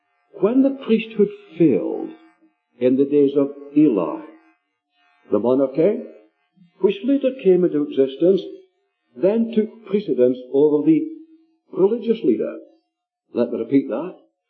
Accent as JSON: {"language": "English", "region": "Scotland", "country": "United Kingdom", "said": "being a Scotsman, I pronounce his name Elisha."}